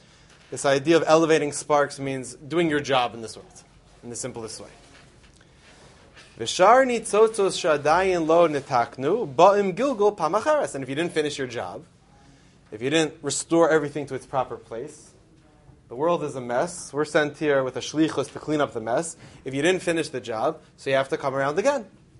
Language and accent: English; Philadelphia, Pennsylvania, United States; born there; I was born in Philadelphia in 1981. So whatever my Philly pride, the brotherhood.